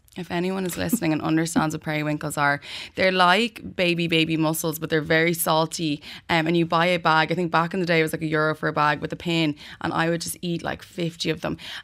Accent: Knocklyon, Leinster, Ireland; I grew up in Knocklyon, so being in like a suburb really close to town kind of space, or to the square

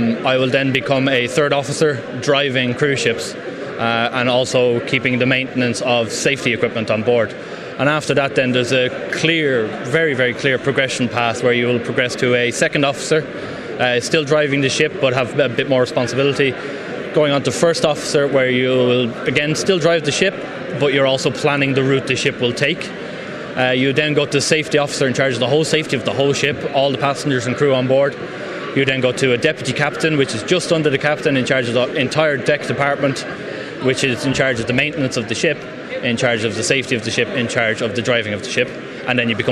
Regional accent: Wexford, Leinster, Ireland; So I'm originally from Wexford.

